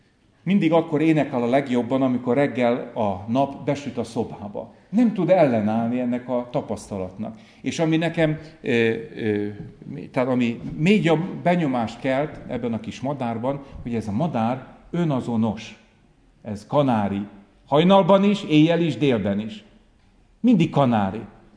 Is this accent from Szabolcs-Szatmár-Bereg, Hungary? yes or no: no; Békéscsaba, Békés, Hungary; moved away as an adult; most délután bent voltam Békéscsabán, szülővárosomban, 19 éves koromig ott éltem